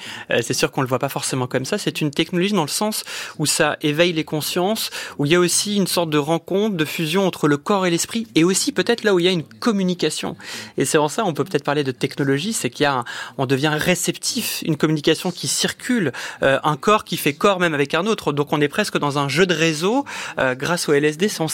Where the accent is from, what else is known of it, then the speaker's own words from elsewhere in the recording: France; C'est vrai que chez nous, en France, c'est assez antinomique.